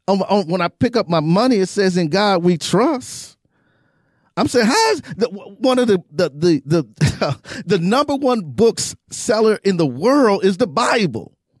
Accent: Wisconsin, United States; I'm from Wisconsin.

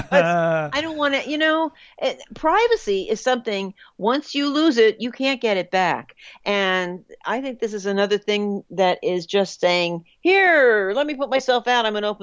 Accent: New Jersey, United States; accent: New Jersey; back into even stronger New Jersey accent.

